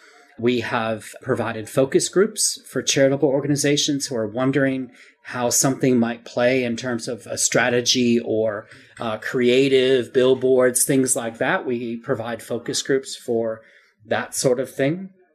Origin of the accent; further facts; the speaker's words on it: United States; moved away as an adult; now in Sydney, Australia; Yes, that's right. You can probably tell by my accent, right?